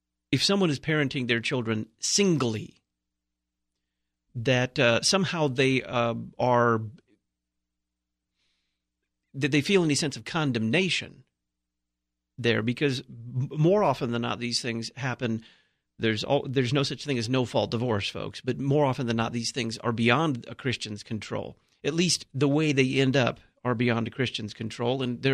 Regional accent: Dallas, Texas, United States; It's not me. I mean, I'm from Dallas, but...

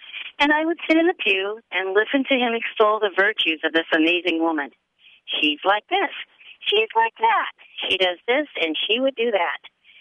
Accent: Maple Grove, Minnesota, United States; I'm from Maple Grove, Minnesota.

